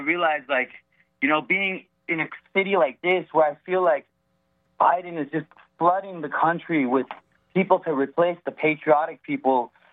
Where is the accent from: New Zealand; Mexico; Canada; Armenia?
Armenia; what's going on in my home country in Armenia.